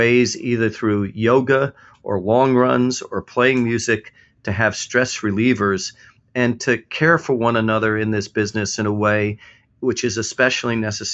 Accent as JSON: {"language": "English", "town": "Brooklyn", "region": "New York", "country": "United States", "tie": "born or raised there", "said": "given where I grew up in Brooklyn, New York."}